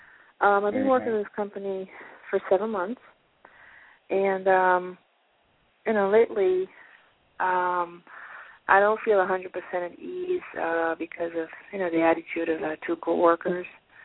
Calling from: Pennsylvania, United States; I'm calling from Pennsylvania.

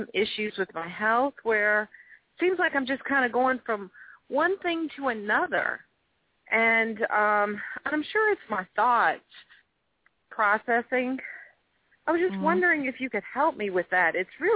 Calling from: Louisiana, United States; I'm calling from Louisiana.

